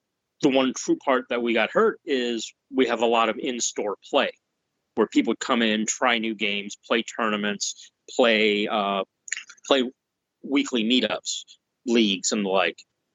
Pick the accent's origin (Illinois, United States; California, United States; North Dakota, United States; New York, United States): Illinois, United States; I'm from Illinois, so you know I get to visit the store 4 or 5 times a year.